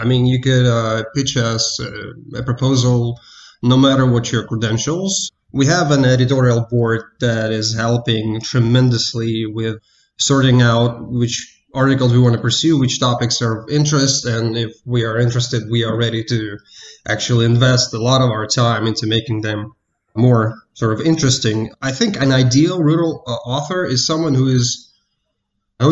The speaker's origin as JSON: {"language": "English", "town": "Novosibirsk", "region": "Novosibirsk Oblast", "country": "Russia", "said": "Well, as you've mentioned, I'm from Siberia, from Novosibirsk."}